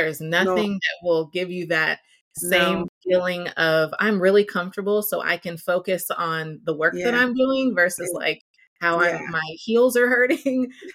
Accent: Houston, Texas, United States; I'm from Houston, Texas, third ward, Houston, Texas. I always like to say my neighborhood, my roots are everything.

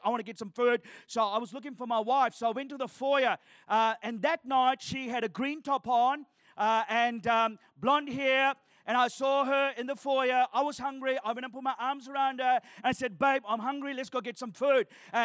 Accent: Sri Lanka; I'm originally from Sri Lanka. Anyone know where Sri Lanka is?

